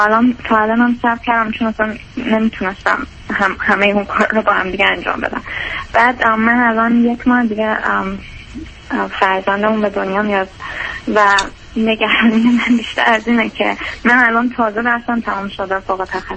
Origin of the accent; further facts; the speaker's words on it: Iran; moved away as an adult; now in New York, United States; من بعد از دیپلم از ایران اومدم بیرون